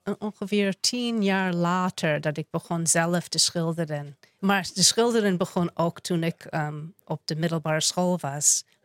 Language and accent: Dutch; New York, United States; Dutch is a second language; now in Netherlands; Ja, dus ik kom uit New York.